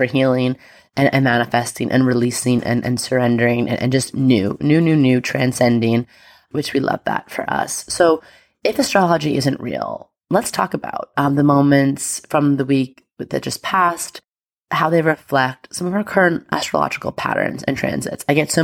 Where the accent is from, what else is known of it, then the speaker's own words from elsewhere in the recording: Staten Island, New York, United States; congratulations in my hometown in New York, Staten Island. Like, oh God, listen, New Yorkers, we are not perfect.